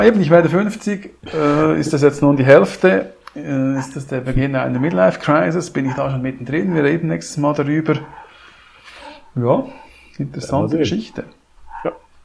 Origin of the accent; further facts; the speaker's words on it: Switzerland; Also ich finde die sehr sympathisch und attraktiv, auch als Schweizer.